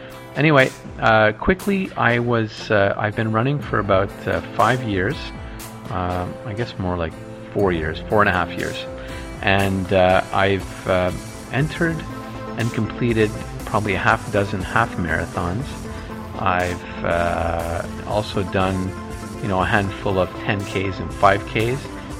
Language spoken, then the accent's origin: English; Hemingford, Quebec, Canada; my hometown of Hemingford, which is south of Montreal, Quebec.